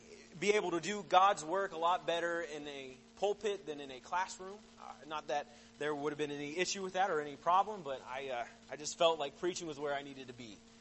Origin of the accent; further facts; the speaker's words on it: Yorktown, Virginia, United States; moved away as an adult; also born or lived in Florida; So I grew up in Virginia, in Yorktown, and I lived there for most of my life. I lived there for, I think, 18 years until I went to college. I went down to Florida College